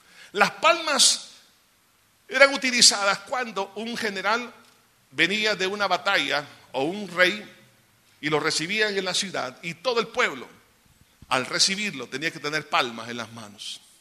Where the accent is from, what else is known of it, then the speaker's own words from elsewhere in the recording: El Salvador; Pensamos que porque somos salvadoreños no se puede, porque somos el pulgarcito de América